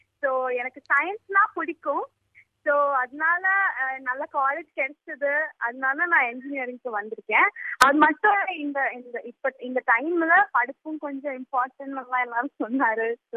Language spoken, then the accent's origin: Tamil; Kochi, Kerala, India; நான் பிறந்து வளர்ந்தது கேரளால கொச்சின்ற ஊர்ல.